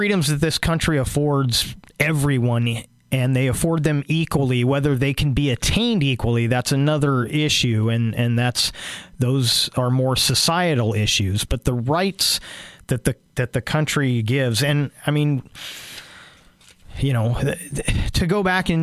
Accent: San Francisco Bay Area, California, United States; I watch them because they're good basketball players, and I grew up in the Bay Area, and that's my team.

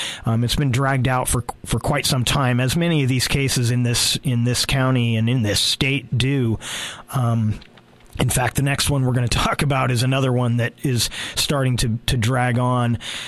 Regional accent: California, United States; now in Oregon, United States; they use here in Oregon are different descriptive terms for the crimes than what I was used to when I grew up in California.

